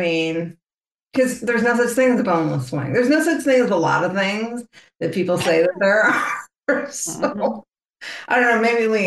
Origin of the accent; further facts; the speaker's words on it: St. Louis, Missouri, United States; it's funny you said Rams or Chargers because I'm initially from St. Louis.